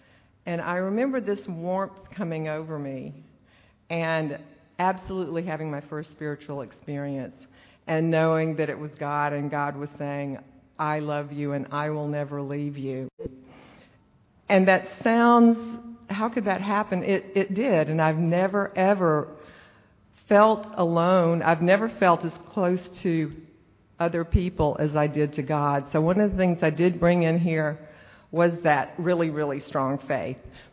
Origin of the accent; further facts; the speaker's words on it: Cochran, Georgia, United States; Like I said, when I was in the fifth grade, we were settled, and I ended up growing up in Cochran, Georgia